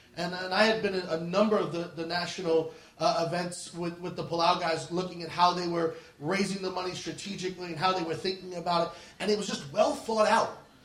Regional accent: Queens, New York, United States; And I'm from Queens.

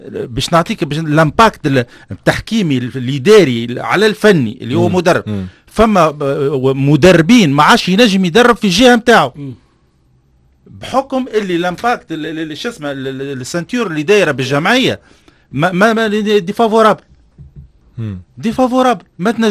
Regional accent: Bardo, Tunis Governorate, Tunisia; سواء في جهتي انا قبل ولا حومتي باردو

